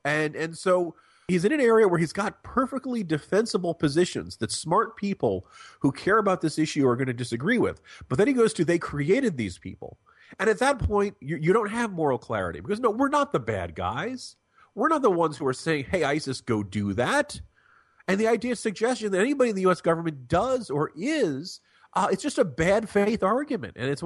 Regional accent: New Jersey, United States; accent: New Jersey; I've went through an extensive dialect program to lose my New Jersey accent early in my life.

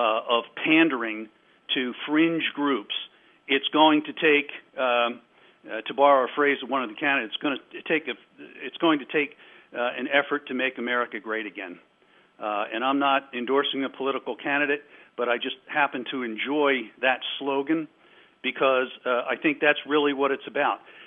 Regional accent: New Jersey, United States; moved away; Now, I grew up in New Jersey, okay? I'm a Yankee. But down here, that is part of the history.

